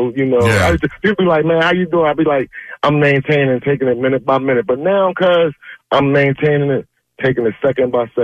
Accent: Philadelphia, Pennsylvania, United States; But I'm from South Philly. I love basketball. I love football.

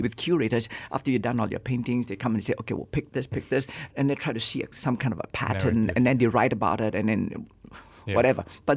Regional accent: Malaysia; Malaysian means I am a Malaysian of Chinese descent

